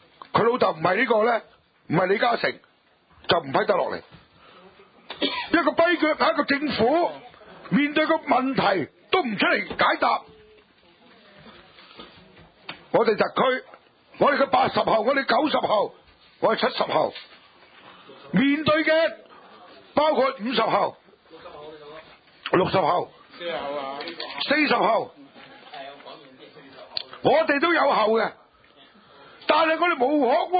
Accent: Hong Kong; 就同我哋香港人三粒星嘅居民去争紧房屋

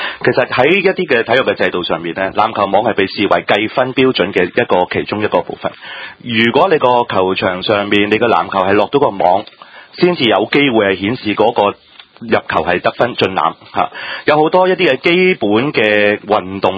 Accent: Hong Kong; 就是我自问自己都是屋邨长大

